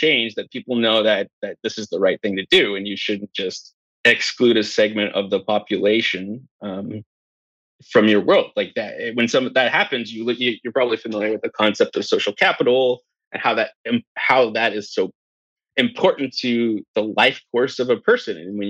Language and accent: English; New Brunswick, Canada; I'm like, do I say anything? I'm like, I'm from New Brunswick.